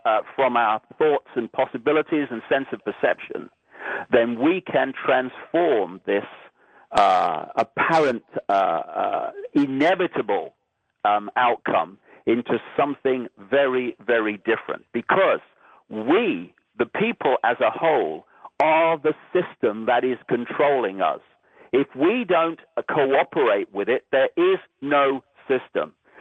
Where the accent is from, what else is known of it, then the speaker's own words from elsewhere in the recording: United Kingdom; born there; I was actually born on a piece of land that's called Britain.